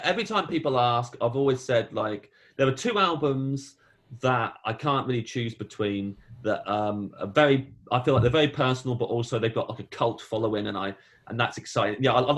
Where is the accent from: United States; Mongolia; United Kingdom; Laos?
United Kingdom; Kettering, East Midlands; They're all local bands from Kettering, where I grew up in Northampton.